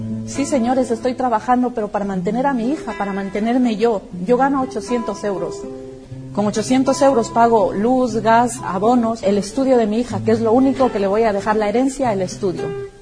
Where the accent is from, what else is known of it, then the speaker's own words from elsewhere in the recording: Ecuador; now in Spain; Soy una inmigrante ecuatoriana, llegué aquí a España hace 20 años, con mucha ilusión. Llegué muy joven y empecé a trabajar en servicio doméstico.